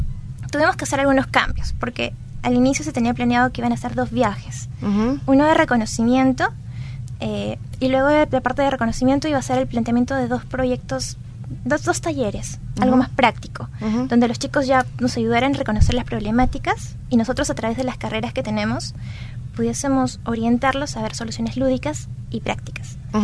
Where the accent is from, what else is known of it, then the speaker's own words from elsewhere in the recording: Cerro de Pasco, Pasco, Peru; en mi caso, yo soy de Cerro de Pasco